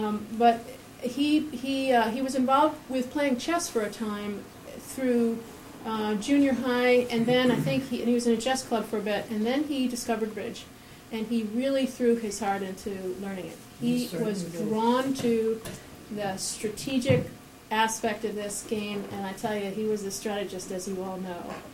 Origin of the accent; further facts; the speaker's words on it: Ardsley, New York, United States; We grew up in Ardsley, New York, which is a very small suburb of New York City in Westchester County. It's about 20, 25 minutes north of the city